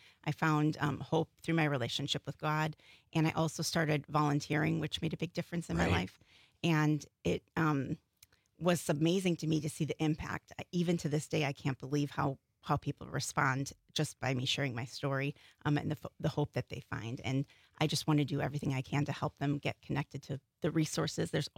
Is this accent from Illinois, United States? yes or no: yes; Illinois, United States; I grew up about an hour north of Chicago. Okay. In Wisconsin or in No, Illinois? It was in Illinois, about 10 minutes from the Wisconsin border.